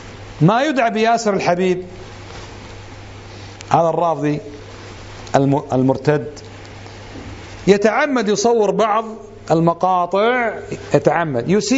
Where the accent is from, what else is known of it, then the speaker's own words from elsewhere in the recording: Kuwait; طبعا احنا كويتيين مديوس ببطننا مشردين